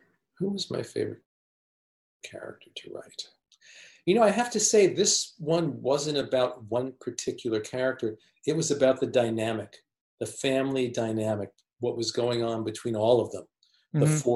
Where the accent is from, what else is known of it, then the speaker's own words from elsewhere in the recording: New York City, New York, United States; Well, yeah, I grew up in New York City. I live in upstate New York, so I was not living in the city.